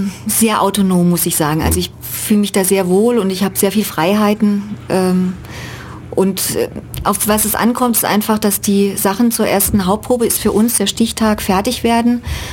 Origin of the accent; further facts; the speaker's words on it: Darmstadt, Hesse, Germany; now in Ulm, Germany; Ich komme aus Darmstadt, also aus der Nähe von Darmstadt, aus dem Odenwald. Und bin nach Ulm gekommen, weil ich da einfach die Stelle gekriegt habe.